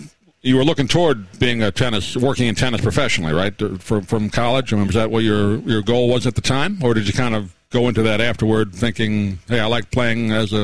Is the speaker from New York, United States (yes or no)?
yes; New York, United States; I grew up in New York, so tennis was basically a 4 or 5 month sport.